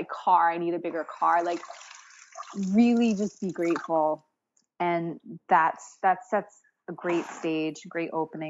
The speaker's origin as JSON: {"language": "English", "region": "New England", "country": "United States", "said": "I'm from New England. I was like, brings me to Chatham."}